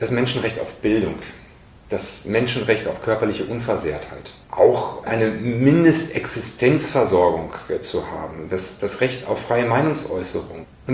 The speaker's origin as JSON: {"language": "German", "region": "North Rhine-Westphalia", "country": "Germany", "tie": "born or raised there", "said": "Aufgewachsen in Westfalen, habe dort zunächst eine Bankausbildung gemacht, bei der heute nicht mehr existierenden Dresdner Bank"}